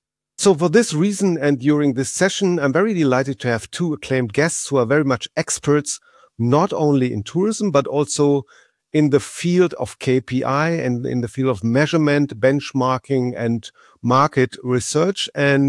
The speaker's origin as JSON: {"language": "English", "region": "North Rhine-Westphalia", "country": "Germany", "tie": "born or raised there", "second_language": "English", "said": "And furthermore, it's also my home state. So I always keep an eye on North Rhine-Westphalia, what's going on."}